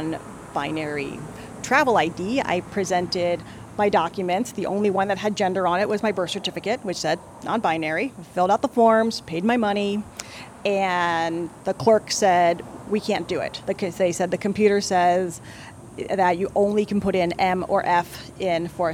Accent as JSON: {"language": "English", "town": "Phoenix", "region": "Arizona", "country": "United States", "said": "I am from Phoenix, Arizona, and I am one of the few people who are legally non-binary."}